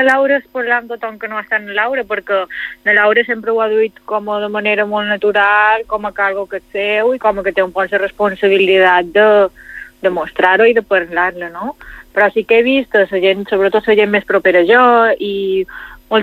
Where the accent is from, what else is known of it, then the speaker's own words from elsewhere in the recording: Balearic Islands, Spain; com a mallorquina